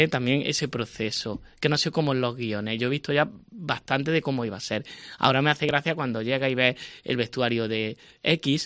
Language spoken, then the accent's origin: Spanish; Granada, Andalusia, Spain; como cuando voy a Granada, que es mi tierra natal